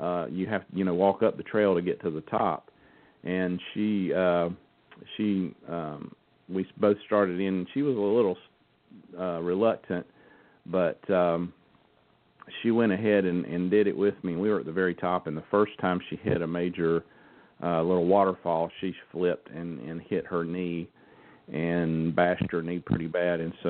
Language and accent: English; North Carolina, United States; I'm from the Piedmont area, Stanley County in North Carolina. We had moved down there because my dad's a pastor, and we had moved to a church down there.